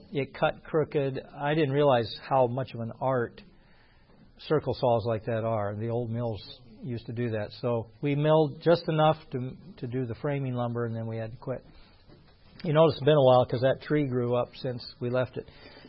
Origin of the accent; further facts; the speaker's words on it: California, United States; We came from California. Well, where's all the snow end up?